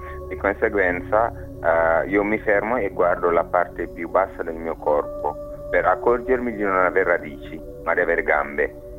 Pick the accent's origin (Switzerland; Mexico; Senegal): Senegal; Italian is a second language; now in Italy; dal Senegal. Sono senegalese e vivo e lavoro in Italia ormai da 15 anni, quindi posso affermare di essermi gradevolmente italianizzato.